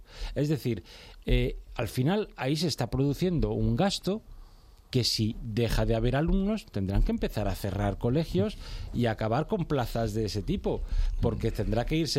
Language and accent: Spanish; Community of Madrid, Spain; Bien, tú sabes que yo soy muy madrileño.